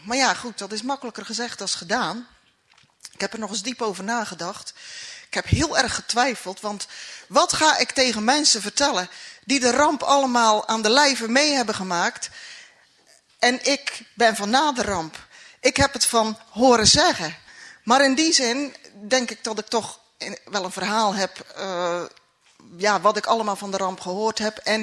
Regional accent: Nieuwe-Tonge, South Holland, Netherlands; Ik kom uit Nieuwe Tongen

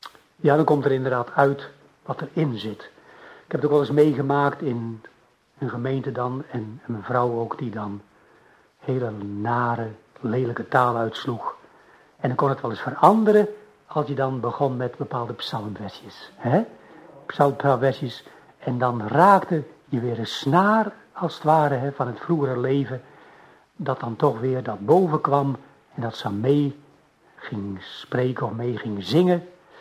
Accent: Sliedrecht, South Holland, Netherlands; Nou, ik ben zelf afkomstig uit Sliedrecht en het Baggerdorp.

